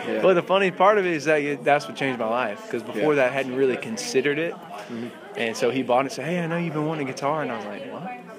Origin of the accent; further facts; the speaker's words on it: Beaumont, Texas, United States; moved away as an adult; now in Nashville, United States; Well, I grew up in Texas, southeast Texas, a little town called Beaumont.